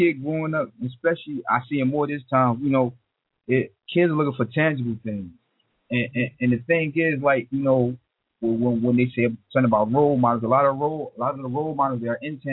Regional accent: Newark, New Jersey, United States; I'm from Newark.

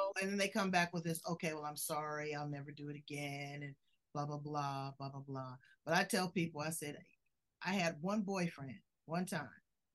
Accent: Los Angeles, California, United States; I'm a fighter. I'm from South Central LA. I'm a scrapper.

